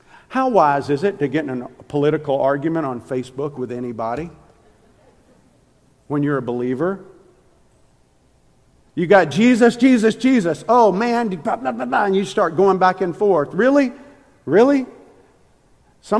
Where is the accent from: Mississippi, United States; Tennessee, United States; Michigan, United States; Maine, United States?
Mississippi, United States; I grew up in Mississippi, so I know very clearly what pond scum is.